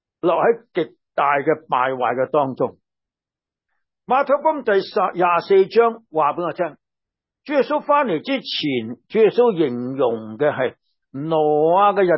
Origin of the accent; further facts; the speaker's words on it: China; 我们中国人说民以食为天，对不对？